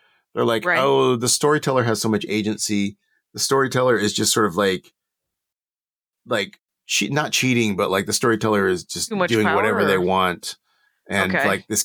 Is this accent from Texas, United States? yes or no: yes; Texas, United States; he's someone who I do not talk about elections with because I grew up in Texas.